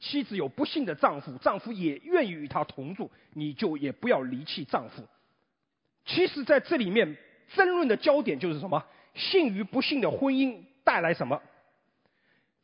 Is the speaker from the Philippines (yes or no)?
no; China; 其实跟我们中国传统的一种思想很像。我们中国人常常说一张床出不了什么两种人